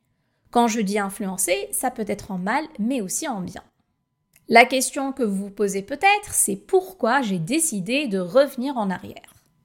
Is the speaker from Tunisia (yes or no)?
yes; Tunis, Tunis Governorate, Tunisia; je suis née en 1987 à Tunis, en Tunisie. Je viens d'une famille de la classe moyenne et j'ai vécu dans un cadre plutôt moderne et aisé à Tunis, la capitale, où j'ai pu fréquenter de bonnes écoles et avoir une bonne éducation.